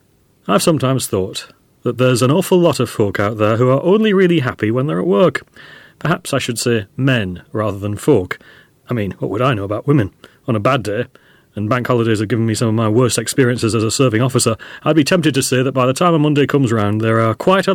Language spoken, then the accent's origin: English; Yorkshire and the Humber, United Kingdom; both growing up in the Vale of York and barely 3 miles apart